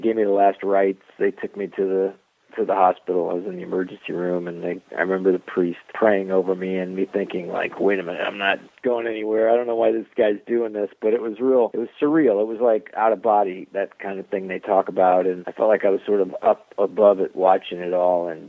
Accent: Florida, United States; I grew up in South Florida, and when I was 15 years old, I had a rock and roll band in high school

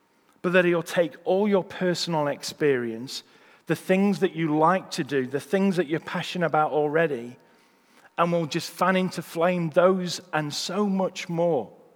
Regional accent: United Kingdom; whether that's because we're British, I don't know

